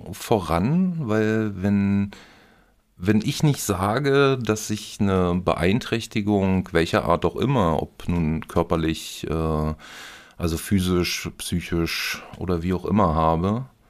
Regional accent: Berlin, Germany; Ich bin gebürtiger Berliner, richtig. Sogar Ostberliner. Also so eine Art Migrationshintergrund als alter DDR-Bürger.

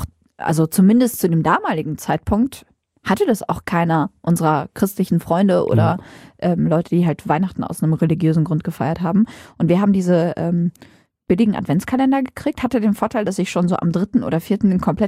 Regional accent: Lower Saxony, Germany; Als waschechte Ostfriesin

